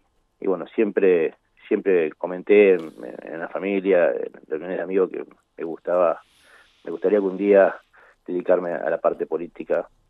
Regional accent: Ibicuy, Entre Ríos, Argentina; moved away as an adult; now in Buenos Aires, Argentina; yo estudié toda mi infancia y mi adolescencia en Ibicuí. Después me trasladé a la ciudad de Buenos Aires

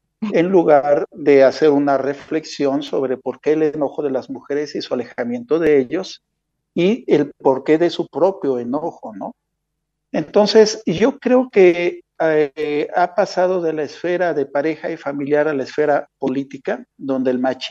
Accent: Mexico; hacia las personas mexicanas, que somos mexicanas

